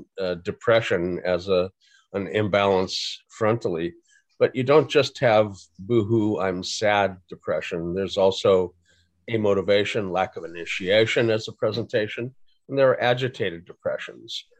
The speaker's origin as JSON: {"language": "English", "town": "Fargo", "region": "North Dakota", "country": "United States", "tie": "born or raised there", "said": "So, getting snowed in is something I grew up with. I grew up in Fargo."}